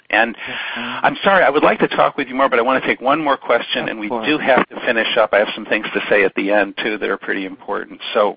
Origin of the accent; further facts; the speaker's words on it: Chicago, Illinois, United States; I grew up outside Chicago, and in fact, I attended the Renoir exhibition in 1972.